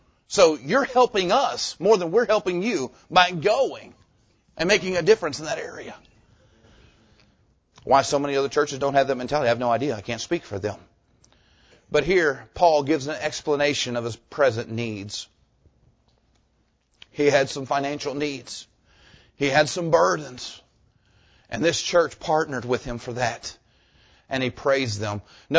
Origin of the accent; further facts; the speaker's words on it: Jacksonville, Florida, United States; We grew up in a very missions-hearted church. The church we grew up there in Jacksonville